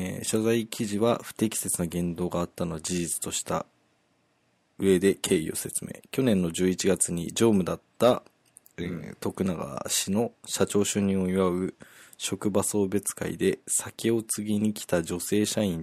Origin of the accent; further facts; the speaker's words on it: Kyushu, Japan; まあ私もこの九州出身で同じ九州の人たちの話なんですけど